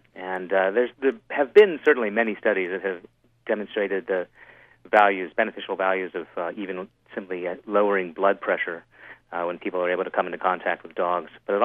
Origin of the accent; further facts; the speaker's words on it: Huntington, West Virginia, United States; I grew up in Huntington, West Virginia.